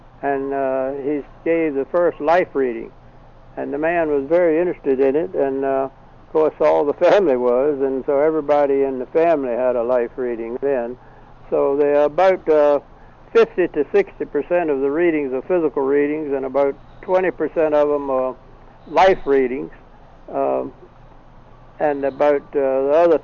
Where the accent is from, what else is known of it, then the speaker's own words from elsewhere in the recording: Selma, Alabama, United States; born there; also born or lived in Virginia Beach; Now, of course, this was before I was born, because I was born in Selma, Alabama.